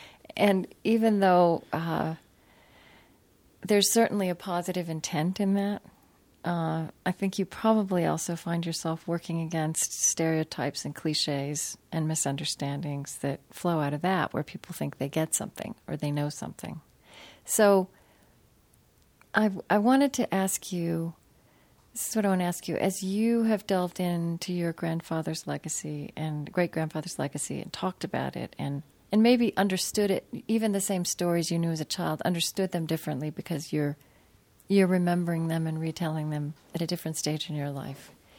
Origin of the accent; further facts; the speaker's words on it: Shawnee, Oklahoma, United States; No, I grew up in Oklahoma. In all these towns with tribal names and you know, Shawnee, Tecumseh.